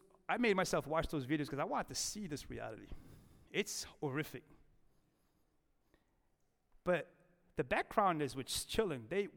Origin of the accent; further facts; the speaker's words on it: United States; Now, I believe in this country. I'm an American. I have dual citizenship.